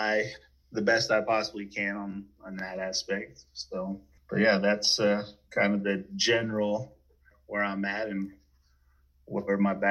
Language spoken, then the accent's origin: English; Juneau, Alaska, United States; So I was born and raised here in Juneau, Alaska.